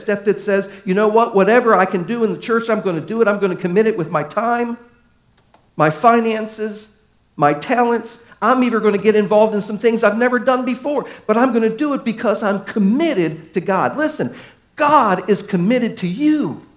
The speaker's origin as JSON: {"language": "English", "town": "Baltimore", "region": "Maryland", "country": "United States", "tie": "born or raised there", "said": "Many of you know I grew up in Baltimore."}